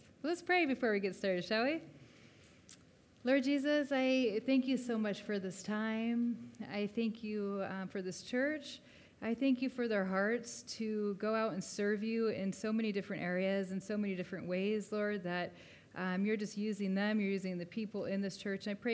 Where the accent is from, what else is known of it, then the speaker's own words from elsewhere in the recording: Colorado, United States; We are from the States, and we kind of left in a very strange way as missionaries. We're originally from Colorado, sent out from a church.